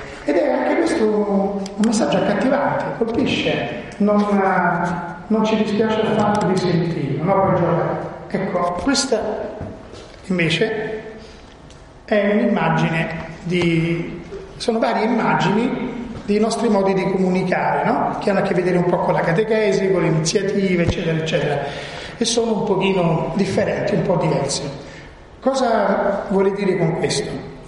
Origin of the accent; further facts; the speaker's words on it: Rome, Lazio, Italy; born there; Dopo 12 anni all'estero sono tornato, dove sono nato, qui a Roma